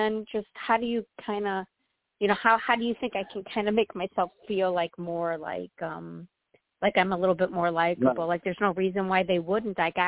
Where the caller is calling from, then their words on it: Illinois, United States; Illinois.